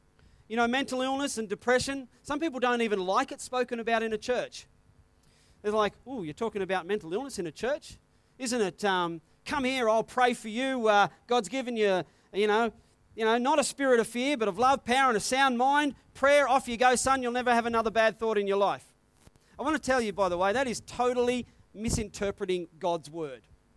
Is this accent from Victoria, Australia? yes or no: no; New South Wales, Australia; Okay, now I know I'm from New South Wales